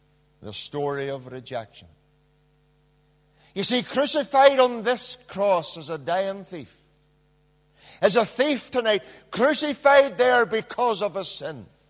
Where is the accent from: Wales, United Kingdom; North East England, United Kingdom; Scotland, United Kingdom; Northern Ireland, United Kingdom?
Northern Ireland, United Kingdom; Knocknacloy; There was a man from my hometown in Knocknacloy.